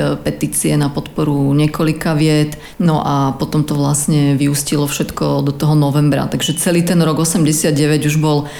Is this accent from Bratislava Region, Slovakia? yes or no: no; Vrútky, Žilina Region, Slovakia; moved away as an adult; also born or lived in Munich; now in Prague, Czechia; ja som z Vrútok, že sa spolu presťahujeme do Prahy. Ja som sa do Prahy presťahovala, keď som mala 25 rokov, pretože medzi tým som teda ešte žila v Nemecku v Mníchove.